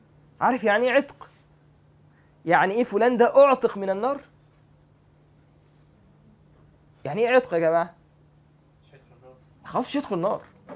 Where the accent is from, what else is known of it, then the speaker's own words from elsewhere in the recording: Mansoura, Dakahlia, Egypt; كان لسه شاب عندنا في المنصورة